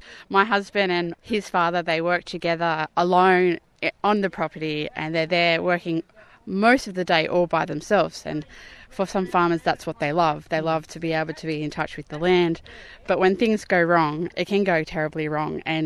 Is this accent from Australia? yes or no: yes; Port Macquarie, New South Wales, Australia; also born or lived in Sydney; Actually, I grew up in Port Macquarie on the coast. So I'm one of six and my parents are both pharmacists. I went to school in Sydney in my latter days.